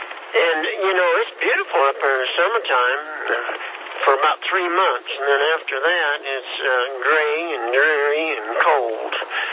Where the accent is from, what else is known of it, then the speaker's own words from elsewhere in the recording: Kansas, United States; I'm from Kansas.